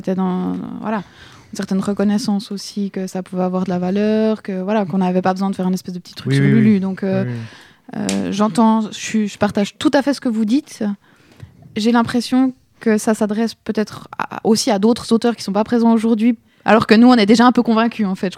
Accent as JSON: {"language": "French", "country": "Switzerland", "said": "qu'en vivant en Suisse, on a un coût de la vie qui est très cher."}